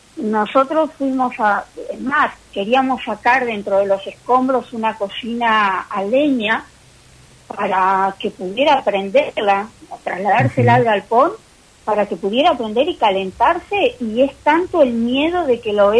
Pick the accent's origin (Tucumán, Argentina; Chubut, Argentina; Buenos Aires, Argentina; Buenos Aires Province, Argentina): Chubut, Argentina; Puerto Pirámides; yo soy de Pirámides, de mi familia es de ahí